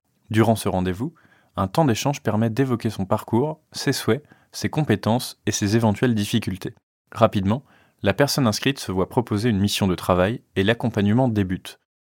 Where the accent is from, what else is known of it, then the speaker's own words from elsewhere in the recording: Cosne-Cours-sur-Loire, Bourgogne-Franche-Comté, France; Je suis né et j'ai grandi à Cône, donc dès mon retour dans la Nièvre en juin 2021, j'ai souhaité travailler au sein de la commune.